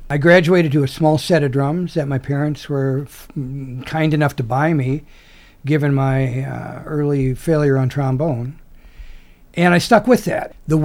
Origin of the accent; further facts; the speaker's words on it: Minneapolis, Minnesota, United States; born there; I was born in January of 1944 in Minneapolis.